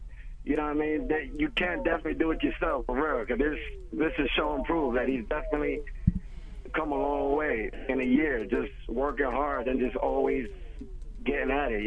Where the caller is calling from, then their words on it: New Jersey, United States; Oh, I'm in Jersey right now.